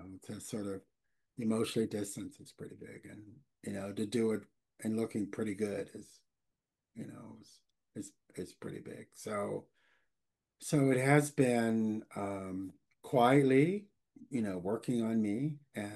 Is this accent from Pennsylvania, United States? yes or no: yes; Pittsburgh, Pennsylvania, United States; a lot of my work has been more local to the Pittsburgh region, and this is my hometown. I grew up in it.